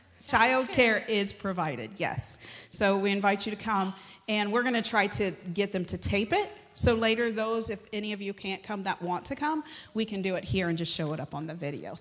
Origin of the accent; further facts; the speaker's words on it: Ohio, United States; I'm from Ohio. I've lived in Ohio all of my life.